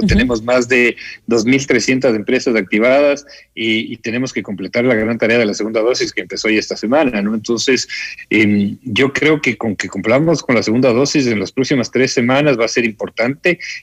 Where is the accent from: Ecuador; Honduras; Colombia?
Ecuador; no hay quien nos pare como ecuatorianos, ¿no?